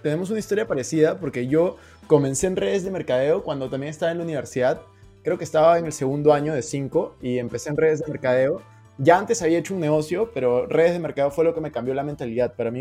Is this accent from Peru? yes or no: yes; Peru; now in Spain; Yo soy de Perú, pero estoy en este momento en España.